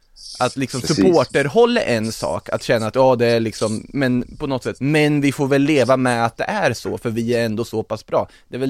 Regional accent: Sweden; Och mitt i hela VAR-debatten dessutom som svensk

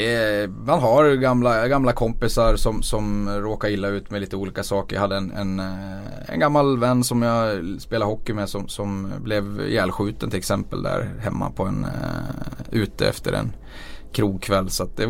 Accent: Borlänge, Dalarna County, Sweden; jag tror att jag var nog ganska lugn och försynt och blyg där när jag var liten

